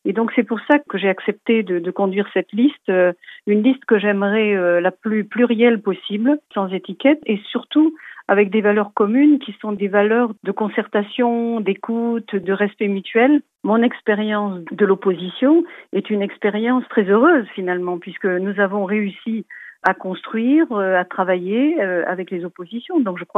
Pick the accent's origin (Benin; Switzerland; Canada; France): France; Vannes, Brittany; candidate donc à la mairie de Vennes. Et ce rêve, c'est en fait que ma ville natale soit une ville unie